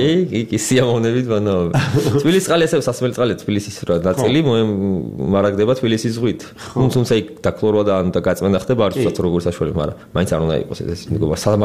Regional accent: Tbilisi, Georgia; born there

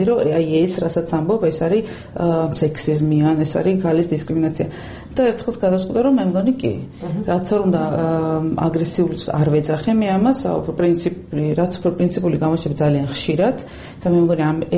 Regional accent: Adjara, Georgia; მე აჭარიდან ვარ, რეგიონიდან ვარ

